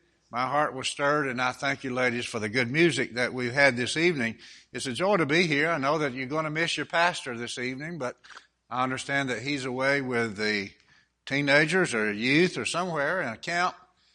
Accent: Alabama, United States; I was born and raised in Alabama.

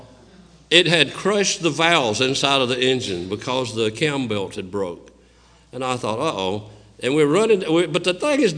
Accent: Georgia, United States; Now, I'm from Georgia, but it didn't take me too long to take the deal up.

